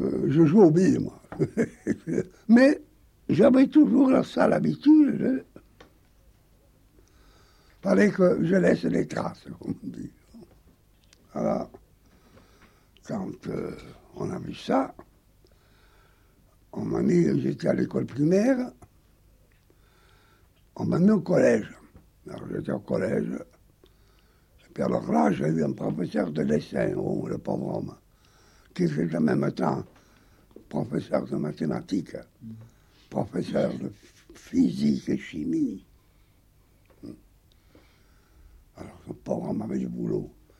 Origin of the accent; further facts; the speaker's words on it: Sarlat, Nouvelle-Aquitaine, France; j'ai été élevé à Sarlat. Toute ma jeunesse s'est déroulée dans la ville natale d'Étienne La Boétie.